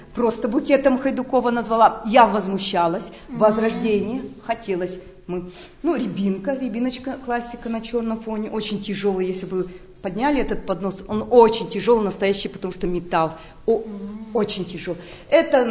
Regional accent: Nizhny Tagil, Sverdlovsk Oblast, Russia; еще дать знать, что мы с Урала, мы с Тагила.

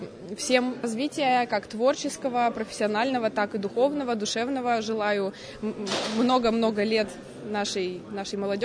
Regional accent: Yekaterinburg, Sverdlovsk Oblast, Russia; Мне 21 год, я из Екатеринбурга, я здесь всю жизнь жила и сейчас живу.

